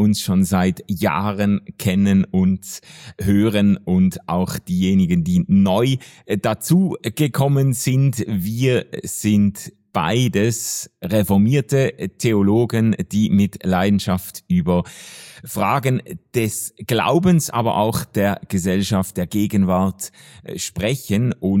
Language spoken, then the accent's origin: German; Schaffhausen, Switzerland; jedes Jahr verbringe ich einen Abend mit meiner wunderbaren Schwester in Schaffhausen, in meiner Heimatstadt